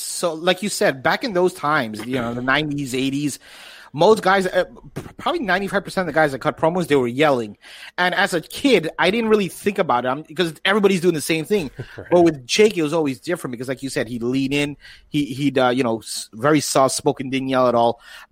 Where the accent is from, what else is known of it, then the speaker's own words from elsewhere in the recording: New York, United States; and I grew up in New York, so I was all WWE, like, nonstop.